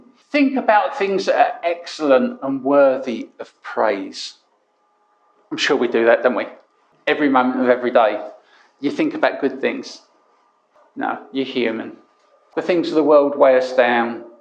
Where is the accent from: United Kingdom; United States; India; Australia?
United Kingdom; London; On Sunday mornings, when I was young, I grew up in the East End of London